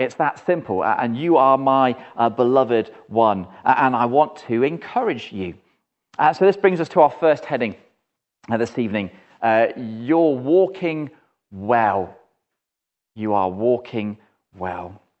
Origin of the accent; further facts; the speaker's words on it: United Kingdom; it's not a situation we often meet as British people, is it?